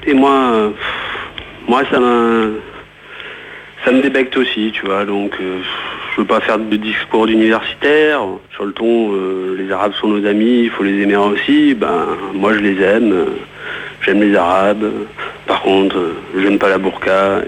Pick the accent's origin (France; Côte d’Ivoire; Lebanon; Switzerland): France; Marseille, Provence-Alpes-Côte d'Azur; Voilà, je suis Marseillais d'origine, on ne peut pas dire que je viens de Neuilly-sur-Seine.